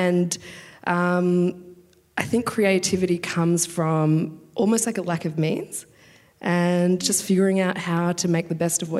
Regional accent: Sri Lanka; now in Melbourne, Australia; I moved in 1992 to Melbourne from Sri Lanka

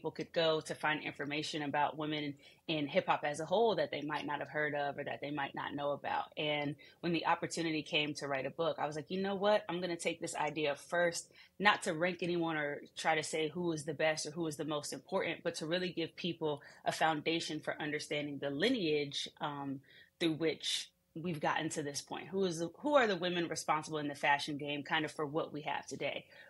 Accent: New Jersey, United States; I'm from Jersey, riding around New Jersey with my grandfather

